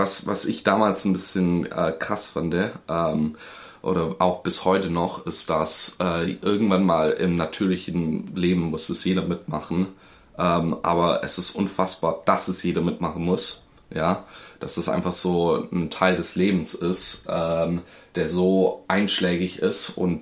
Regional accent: Langenau, Baden-Württemberg, Germany; also born or lived in Günzburg, Bavaria; aber zu meiner Schmach bin ich gebürtiger Bayer eigentlich. Mhm. Und bin dann in einem kleinen Dorf namens Langenau aufgewachsen.

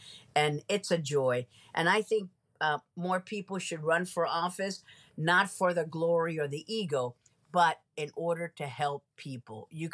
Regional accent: Miami, Florida, United States; I'm from Miami.

